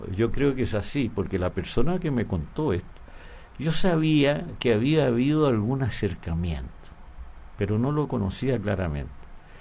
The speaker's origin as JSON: {"language": "Spanish", "country": "Cuba", "moved": "yes", "said": "Yo salí de Cuba a fines de marzo, comienzos de abril del año 71. Ya. Así que hace un buen rato."}